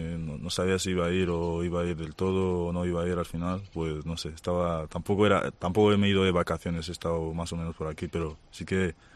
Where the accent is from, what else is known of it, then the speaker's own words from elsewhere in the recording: Madrid, Community of Madrid, Spain; Yo soy de Madrid, madrileño.